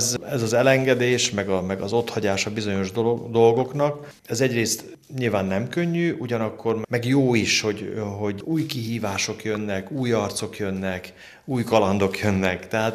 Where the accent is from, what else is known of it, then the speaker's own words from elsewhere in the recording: Eperjes, Csongrád-Csanád, Hungary; Én Csongrád megyei vagyok, egész pontosan Eperjesi.